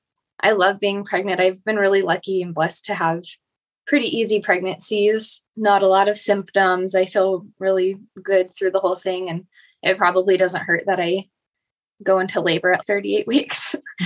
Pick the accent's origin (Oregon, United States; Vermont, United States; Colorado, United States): Oregon, United States; Hillsboro; moved away as an adult; now in St. George, United States; I grew up in Hillsboro, Oregon. I moved to Southern Utah in St. George after high school. I've been here about 13 years now, I think.